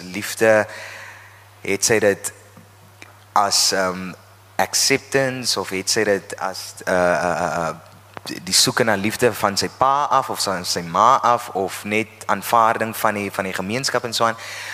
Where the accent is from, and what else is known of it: Oudtshoorn, Western Cape, South Africa; born or raised there